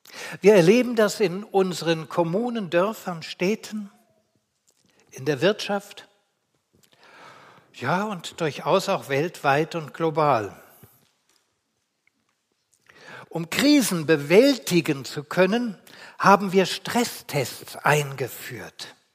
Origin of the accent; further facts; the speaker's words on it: Berlin, Germany; born there; Meine Geburtsstadt ist Berlin und Berlin ist auf Sand gebaut.